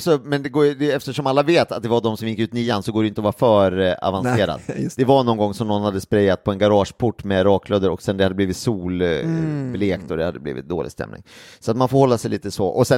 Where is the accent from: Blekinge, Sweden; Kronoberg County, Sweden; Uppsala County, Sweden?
Uppsala County, Sweden; Gimo; När svenska landslaget i fotboll var på träningsläger i Gimo, vilket de är med jämna mellanrum då, där jag kommer ifrån